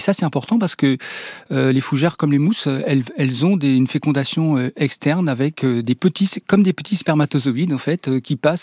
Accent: Bordeaux, Nouvelle-Aquitaine, France; Moi, je viens de Bordeaux.

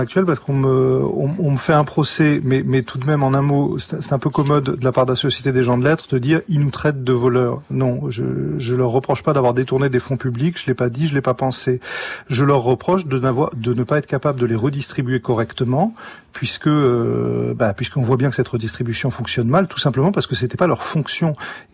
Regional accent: Antibes, Provence-Alpes-Côte d'Azur, France; Quand j'étais gamin à Antibes, je m'imaginais que ce personnage venait me voir.

